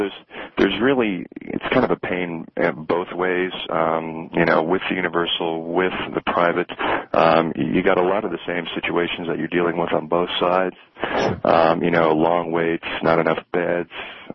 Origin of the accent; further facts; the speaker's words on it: Canada; now in United States; I'm a Canadian citizen. I've been living in the U.S., for quite a number of years now